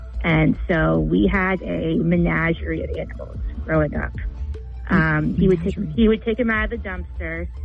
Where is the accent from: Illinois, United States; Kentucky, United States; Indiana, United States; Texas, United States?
Kentucky, United States; So in Kentucky, where I grew up, we had a VFW next to us.